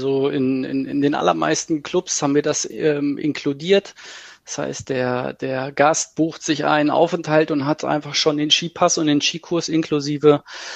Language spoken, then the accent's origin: German; Northern Germany, Germany; Auch ich als Norddeutscher habe mich so im Laufe der Jahre zu einem wirklich einen relativ guten Skifahrer entwickelt